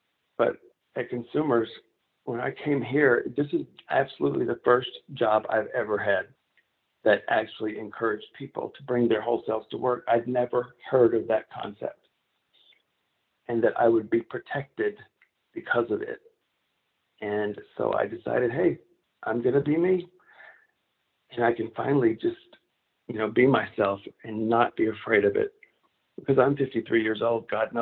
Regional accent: Arkansas, United States; I'm from Arkansas, born and raised, Southern Baptist family

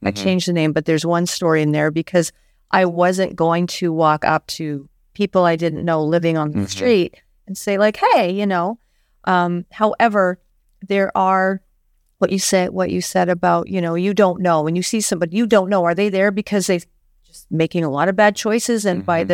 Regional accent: Canada; I'm from Canada.

